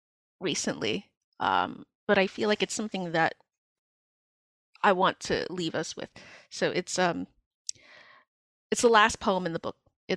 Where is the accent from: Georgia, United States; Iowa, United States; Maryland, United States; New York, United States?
New York, United States; being like a woman, being Cambodian, being a New Yorker, all those things were in there.